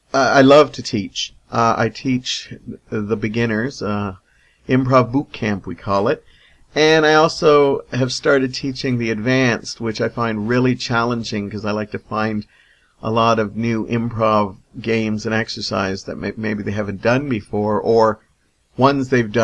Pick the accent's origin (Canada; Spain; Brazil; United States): Canada; Hamilton, Ontario; I forgot to mention, I am from Hamilton, Ontario. Technically, I'm Stony Creek, but I'm really kind of right on the edge of it both.